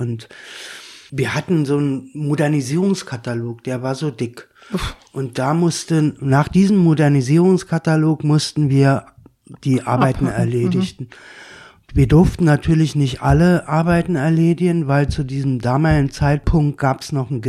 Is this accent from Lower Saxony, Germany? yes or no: no; Berlin, Germany; born there; Also ich bin in Berlin-West geboren.